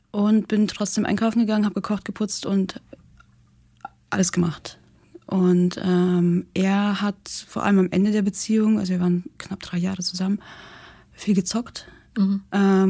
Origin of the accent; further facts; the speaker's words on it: Russia; Also ich komme aus Russland.